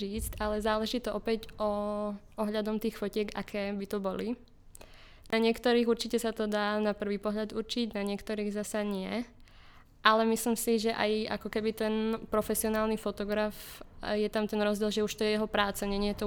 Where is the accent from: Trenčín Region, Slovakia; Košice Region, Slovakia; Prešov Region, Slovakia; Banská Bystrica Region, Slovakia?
Prešov Region, Slovakia; Prešov; pochádzam teda z Prešova, z malého mesta, teda je to tretie najväčšie mesto na Slovensku, na východe